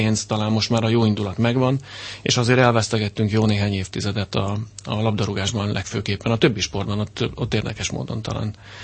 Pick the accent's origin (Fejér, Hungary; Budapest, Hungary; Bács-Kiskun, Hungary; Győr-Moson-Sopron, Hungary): Budapest, Hungary; Közben én Pest Erzsébeten nőttem fel, és most Soroksáron élek.